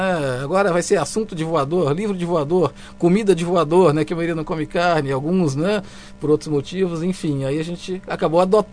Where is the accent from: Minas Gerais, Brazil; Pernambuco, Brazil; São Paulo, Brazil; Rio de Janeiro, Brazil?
Minas Gerais, Brazil; e eu sou mineirinho, né, então eu uso aí muita política para montar essa turminha